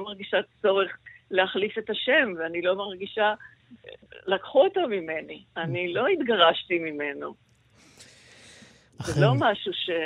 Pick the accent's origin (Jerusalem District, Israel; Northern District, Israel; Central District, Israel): Jerusalem District, Israel; Jerusalem; עכשיו, אני ירושלמית במקור, אני ירושלמית מלפני 67, ומאוד אהבתי את ירושלים הקטנה ההיא.